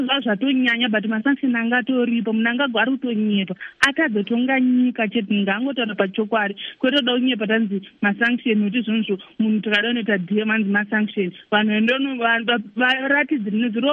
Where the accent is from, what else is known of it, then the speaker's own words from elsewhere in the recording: Zimbabwe; Not a bit, I'm from Zimbabwe.